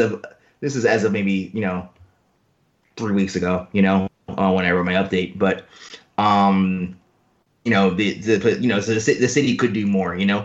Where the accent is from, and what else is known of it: New York City, New York, United States; born or raised there